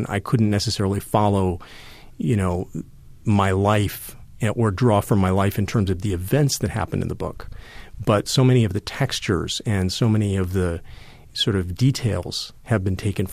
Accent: Milwaukee, Wisconsin, United States; I grew up in Milwaukee, Wisconsin.

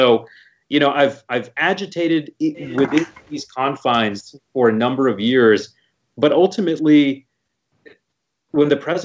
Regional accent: Houston, Texas, United States; I'm born and raised in Houston. I'm a Texan.

